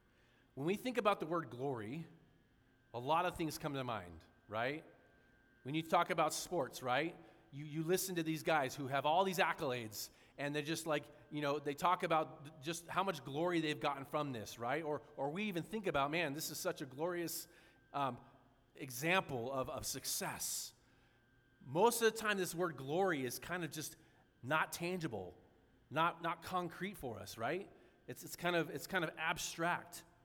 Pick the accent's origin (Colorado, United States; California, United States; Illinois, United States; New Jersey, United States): California, United States; San Diego; You know, I grew up in San Diego. My wife and I met there. Did ministry for a while, then we moved to Northern Nevada about almost 11 years ago.